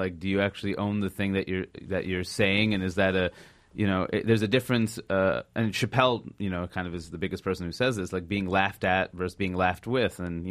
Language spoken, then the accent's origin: English; United States; And in India, I'm an American, only an American.